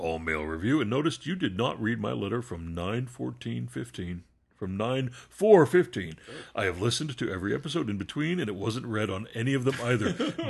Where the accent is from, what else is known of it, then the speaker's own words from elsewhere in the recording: United States; Whatever, dude. I'm American.